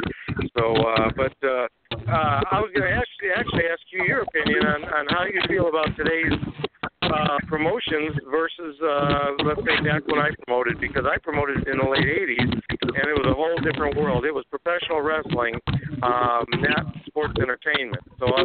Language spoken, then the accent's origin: English; Chicago, Illinois, United States; from Chicago.